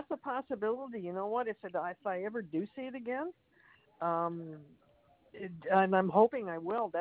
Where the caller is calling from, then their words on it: Toronto, Ontario, Canada; No, I'm calling from Toronto, Canada, and we're a little chilly up here today.